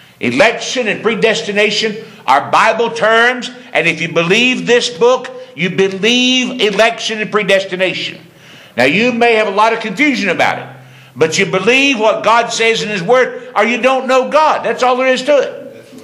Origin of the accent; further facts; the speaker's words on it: Danville, Kentucky, United States; He said, Where are you from? I said, Danville, Kentucky.